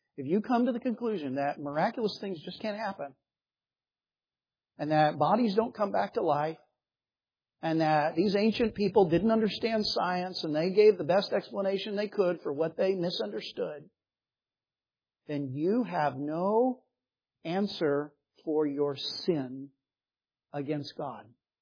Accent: Phoenix, Arizona, United States; a place that I'm very familiar with growing up in Phoenix

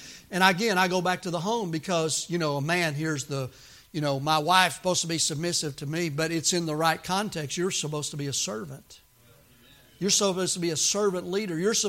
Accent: the South, United States; Now, I'm from the South.

